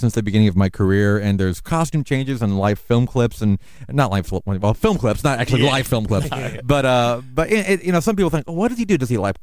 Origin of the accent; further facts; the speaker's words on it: Lynwood, California, United States; I'm from Linwood, California.